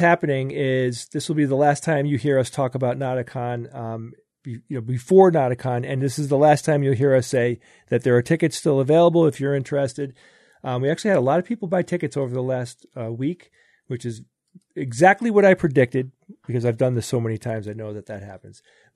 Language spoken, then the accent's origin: English; Cologne, North Rhine-Westphalia, Germany; exactly like the trams I used to get into Cologne, my hometown, to party as they accelerated and deaccelerated before and after each stop.